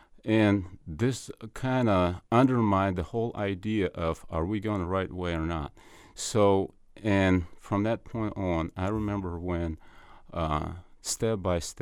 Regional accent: Moscow, Russia; English is a second language; now in Springfield, United States; When I was a kid, my parents moved to Moscow, and that's where I grew

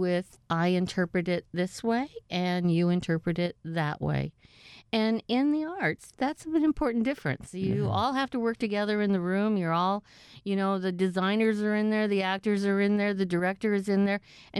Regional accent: San Pedro, California, United States; born there; also born or lived in Monterey / Germany; I was born in San Pedro, California. I'm an Army brat, and so I was only there for a little while when we moved to Monterey, and then my dad got stationed over in Germany

